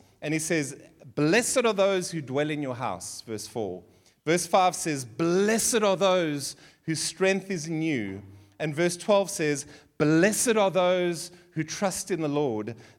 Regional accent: Seychelles; born there; I was born in the Seychelles. The Seychelles is it's like Mauritius, but about 100 times better. Seychelles is north of Mauritius, and I was born there. My family come from there. I'm like 15th generation Seychellois.

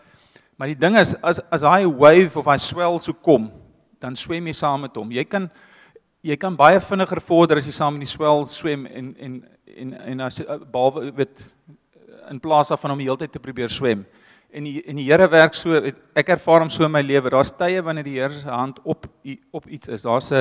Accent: Roodepoort, Gauteng, South Africa; Ek kom van Roodepoort af. Ek spot altyd en sê ek was in Roodepoort privaat. Die ouens wat Roodepoort ken, weet daar is nie privaat. As nik privaat aan Roodepoort nie. Dis die Wesrand en ek is een van vier broers, die tweede oudste.

